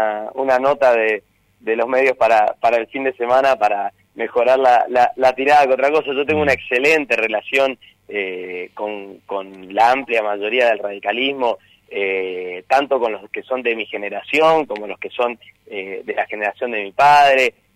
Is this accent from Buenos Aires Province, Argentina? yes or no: no; Apóstoles, Misiones, Argentina; ser concejal de mi pueblo, de Apóstoles